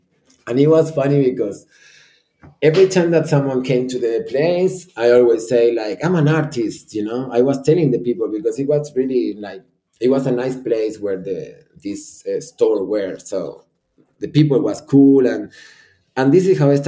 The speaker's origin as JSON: {"language": "English", "region": "Buenos Aires", "country": "Argentina", "lives_now": "Italy", "said": "I came from Buenos Aires, from Argentina, where it's a place that if you don't run, you get shot"}